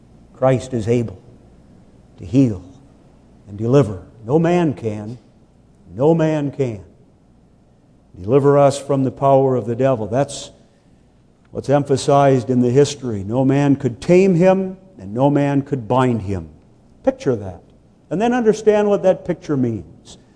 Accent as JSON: {"language": "English", "region": "California", "country": "United States", "tie": "born or raised there", "said": "A few years ago, we visited my hometown in California."}